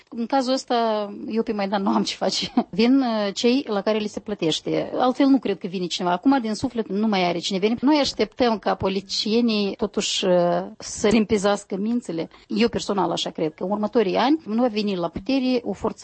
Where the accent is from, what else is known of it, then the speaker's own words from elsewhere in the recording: Moldova; now in Ukraine; La lucru știau că eu sunt din Moldova